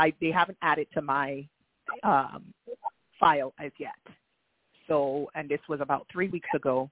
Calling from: Beaumont, California, United States; hi there, it's … I'm calling from Beaumont, California.

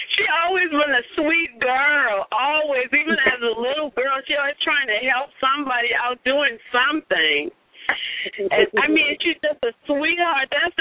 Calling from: Atlanta, Georgia, United States; I'm calling from Atlanta.

